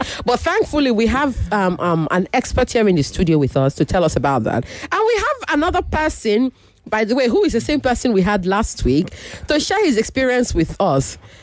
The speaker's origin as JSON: {"language": "English", "town": "Idumabi", "region": "Edo", "country": "Nigeria", "said": "I'm from Idumabi."}